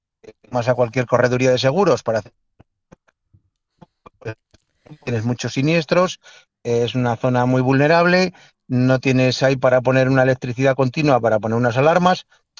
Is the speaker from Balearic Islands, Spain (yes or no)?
no; Aldeanueva de Ebro, La Rioja, Spain; sobre todo en Aldea Nueva de Ebro, en mi pueblo